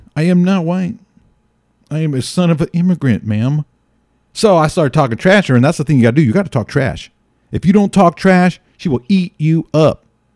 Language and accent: English; Castro Valley, California, United States; Oh, because before I'm saying that I was from Castro Valley.